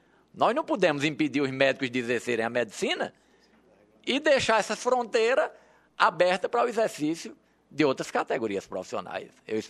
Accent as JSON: {"language": "Portuguese", "region": "Rio Grande do Norte", "country": "Brazil", "said": "Eu sou do Rio Grande do Norte"}